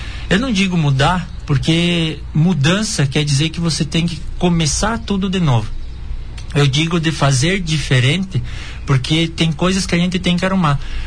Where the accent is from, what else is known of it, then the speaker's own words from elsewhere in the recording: Marema, Santa Catarina, Brazil; Eu sou de Marema.